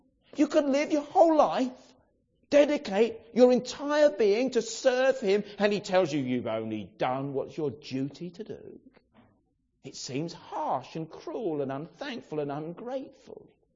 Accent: England, United Kingdom; I know we're English and we're used to being a bit reserved and this, that and the other.

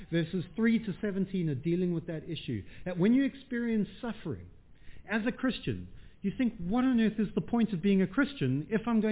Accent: South Africa; now in United Kingdom; I'm not around from around here. From much further south, I come from South Africa, and I went to a South African boarding school.

